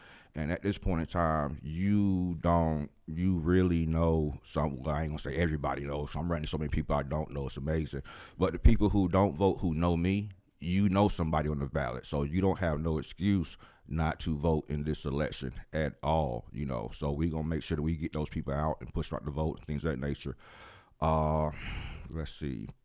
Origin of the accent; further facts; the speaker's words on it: Villa Rica, Georgia, United States; Born and raised in Villarica